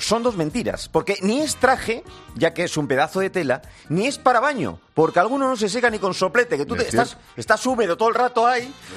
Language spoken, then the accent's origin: Spanish; Basque Country, Spain; Había dos playas en mi tierra, Laga